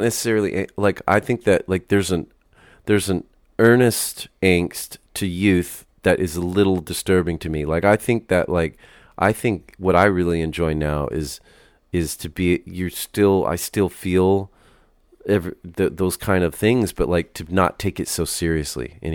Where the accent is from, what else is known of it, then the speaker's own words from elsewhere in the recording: El Paso, Texas, United States; And then I'm actually in a duo called … with a guy I grew up with in El Paso.